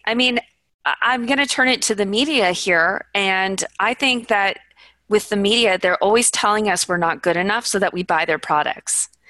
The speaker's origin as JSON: {"language": "English", "region": "California", "country": "United States", "tie": "born or raised there", "said": "I'm an Orange County girl. I grew up in Orange County."}